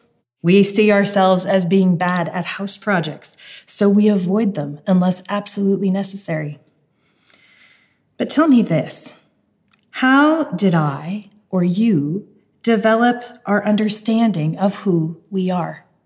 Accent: United States; I might say that I grew up in the United States. It's true, I did.

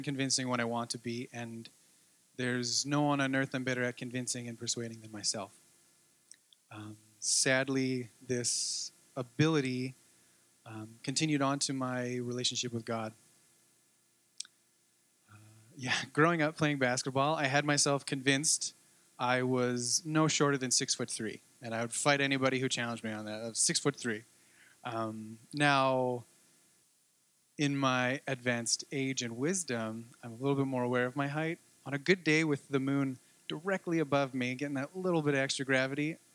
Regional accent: British Columbia, Canada; I'd like to share a bit of my story with you today. I grew up on Vancouver Island in a non-Christian family

